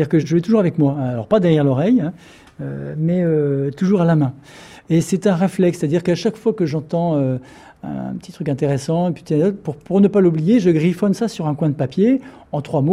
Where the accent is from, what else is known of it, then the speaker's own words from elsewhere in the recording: Bazigné, Grand Est, France; now in Marseille, France; Moi, je suis vosgien d'origine, je suis né à Bazigné, un tout petit village au fin fond des Vosges. Mon père était instituteur là-bas.